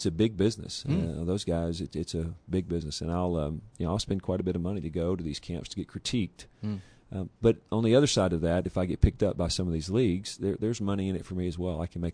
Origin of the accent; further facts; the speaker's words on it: Texas, United States; I was from Texas.